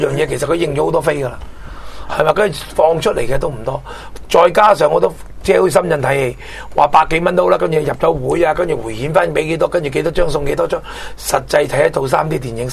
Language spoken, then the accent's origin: Cantonese; Hong Kong; 普通我哋香港人咧